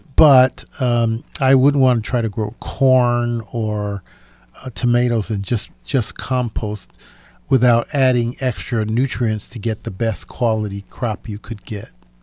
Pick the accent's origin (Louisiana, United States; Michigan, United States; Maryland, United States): Michigan, United States; Saginaw; Where I grew up in Saginaw, we had very heavy clay